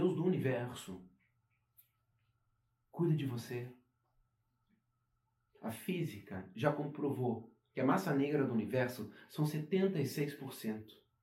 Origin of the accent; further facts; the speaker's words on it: Germany; moved away; Sabe, eu cresci na Alemanha e eu estou um período grande já não mais na Alemanha.